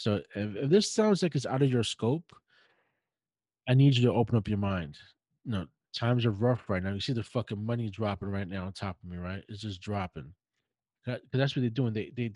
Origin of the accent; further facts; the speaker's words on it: Brooklyn, New York, United States; growing up when I was a kid, I grew up in Brooklyn, so in New York